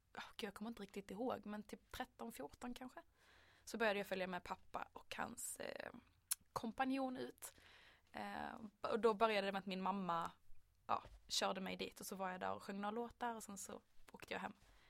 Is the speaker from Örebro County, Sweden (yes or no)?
no; Kristianstad, Skåne, Sweden; Spelade ett av barnen hemma i Kristianstad.